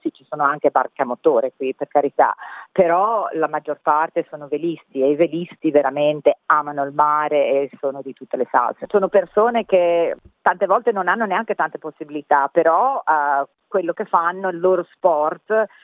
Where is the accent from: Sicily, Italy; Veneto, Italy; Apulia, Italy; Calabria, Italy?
Veneto, Italy; io invece, che sono veneta di origine, avevo fatto tanto windsurf da ragazza